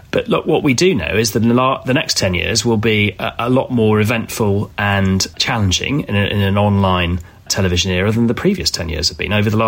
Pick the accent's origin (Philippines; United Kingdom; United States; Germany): United Kingdom; Yorkshire and the Humber; now in London, United Kingdom; I was brought up in Yorkshire